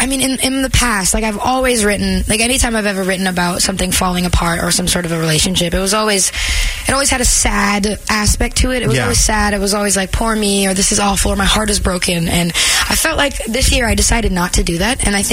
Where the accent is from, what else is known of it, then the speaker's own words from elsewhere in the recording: Canada; Not only are you from the same place as, which is great because there's something about being Canadian that you just kind of bond with already